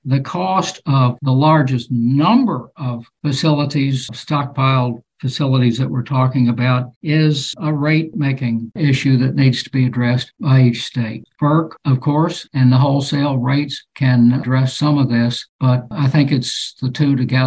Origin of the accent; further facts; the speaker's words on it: Toledo, Ohio, United States; I grew up in Toledo, Ohio.